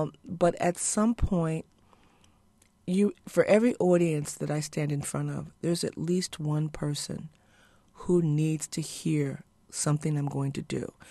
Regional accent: Chicago, Illinois, United States; I'm originally from Chicago, and so that people in Chicago would hear it and they, you know, talk about it.

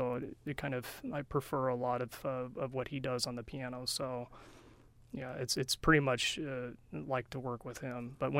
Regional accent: California, United States; moved away; California, Southern California.

